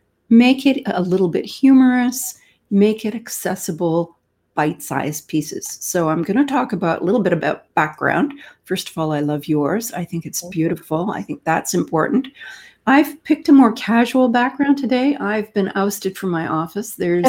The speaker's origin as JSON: {"language": "English", "country": "Canada", "said": "I am Canadian, after all."}